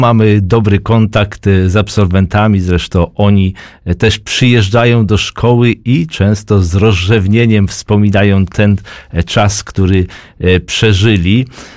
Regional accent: Łódź Voivodeship, Poland; Zresztą drogę tą znam bardzo dobrze, jako że pochodzę z tych terenów

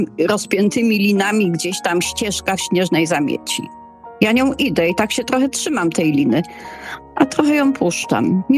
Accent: Silesian Voivodeship, Poland; U nas na Śląsku jest to słowo gwarowe

